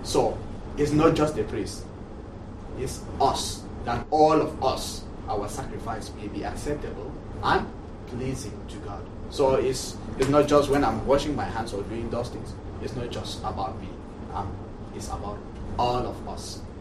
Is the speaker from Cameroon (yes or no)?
yes; Cameroon; English is a second language; moved away; when I came from Cameroon and I was at Mount St. Mary's, most of the seminarians will invite me